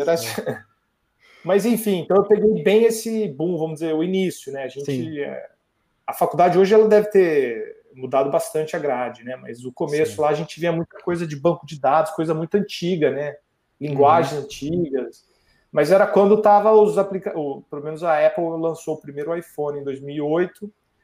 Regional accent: Campinas, São Paulo, Brazil; also born or lived in Varginha; eu nasci em Minas e fui para Campinas, que é uma cidade mais ou menos 1 hora de São Paulo. E morei praticamente minha vida, a maior parte da minha vida em Campinas.

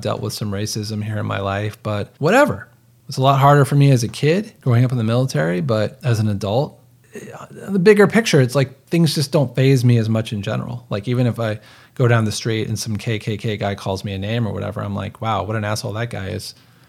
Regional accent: United States; it's like how proud I am to be an American. I don't know. Like, I'm not ashamed of being an American

